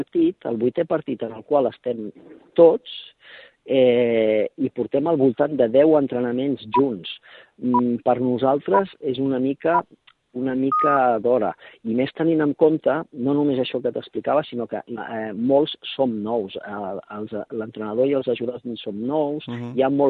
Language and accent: Catalan; Badalona, Catalonia, Spain; Com bé saps, jo sóc de Badalona i parlo amb gent de Badalona.